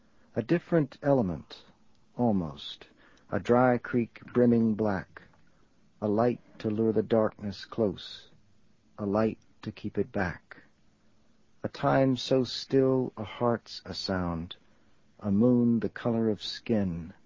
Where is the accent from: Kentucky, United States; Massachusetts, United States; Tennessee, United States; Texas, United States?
Texas, United States; I grew up in West Texas, a very small town in West Texas, and so we had water towers around.